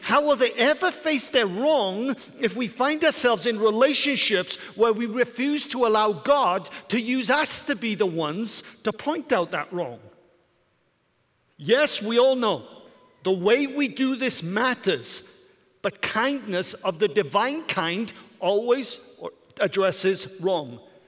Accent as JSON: {"language": "English", "region": "Wales", "country": "United Kingdom", "said": "I'm a passionate person. It's partly because I'm passionate, it's also because I'm Welsh."}